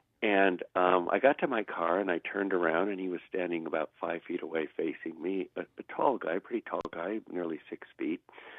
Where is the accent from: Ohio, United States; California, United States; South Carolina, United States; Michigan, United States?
California, United States; moved away as an adult; I grew up here in Sonoma County. I was born and raised here, didn't leave here till I was like 19 years old. And moved away.